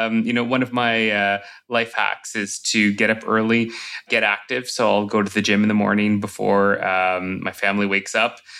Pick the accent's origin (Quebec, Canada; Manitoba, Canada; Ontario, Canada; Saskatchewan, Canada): Ontario, Canada; Sudbury; I took a summer job working for a music festival where I grew up in Sudbury called La Nuit sur l'État, which was a concert series in support of Francophone Ontarian artists.